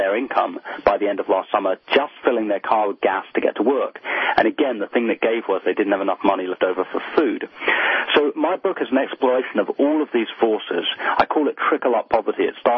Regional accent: London, United Kingdom; moved away as an adult; also born or lived in New York; now in California, United States; Yeah, I grew up in London. I moved to America when I was about 21, and I have lived here for the last 16 years doing journalism on both coasts, in New York and now in California.

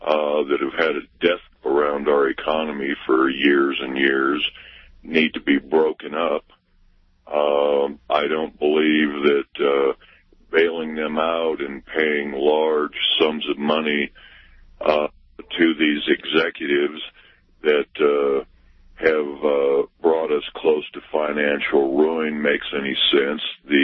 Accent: the South, United States; I'm from the South

